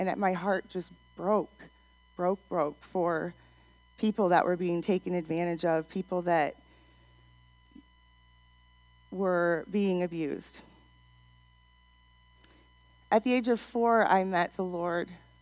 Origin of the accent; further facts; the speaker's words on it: Princeton, Illinois, United States; That's the house I grew up in on the left. My parents still live in the same house today. I grew up in Princeton, Illinois.